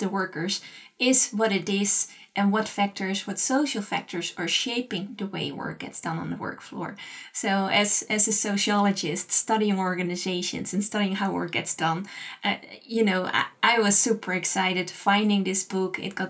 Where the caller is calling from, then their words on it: Windsor, South East England, United Kingdom; calling in from Windsor in the UK.